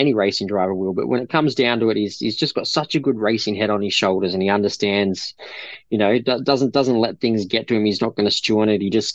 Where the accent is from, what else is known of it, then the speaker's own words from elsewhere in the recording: Australia; because you sit there as an Aussie and a Piastri fan, you go boo.